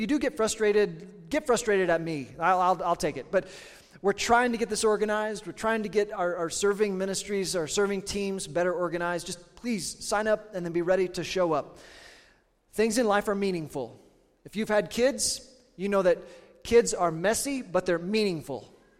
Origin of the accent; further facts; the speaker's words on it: Kansas, United States; now in Western Colorado, United States; I grew up in Southeast Kansas. It's flat as a pancake.